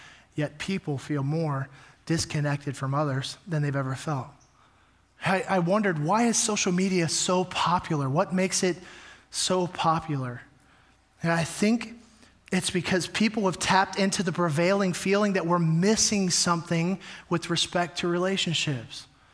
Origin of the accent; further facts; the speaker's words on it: Texas, United States; I'm from Texas, all my family lives there.